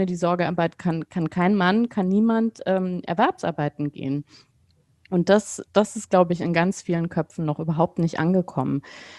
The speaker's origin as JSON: {"language": "German", "region": "West Germany", "country": "Germany", "tie": "born or raised there", "said": "Also ich bin ja in Westdeutschland aufgewachsen."}